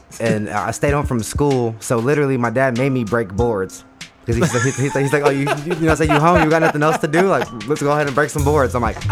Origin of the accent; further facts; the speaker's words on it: Van Nuys, California, United States; also born or lived in Santa Clarita; now in Northridge, United States; Yeah, I was born in Van Nuys, you know, and I stayed out there till I was probably about, like, 11, 12. We moved, like, a little bit north, like, Santa Clarita way. Then, now I'm back here in the valley over by Northridge.